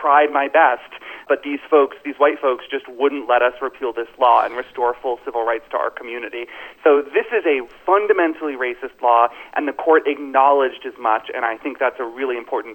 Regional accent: Florida, United States; Florida, as you know, is my home state.

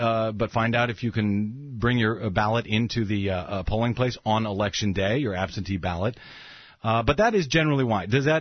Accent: St. Louis, Missouri, United States; Matt in St. Louis, my hometown, says that Occupy the Midwest starts in St. Louis this weekend.

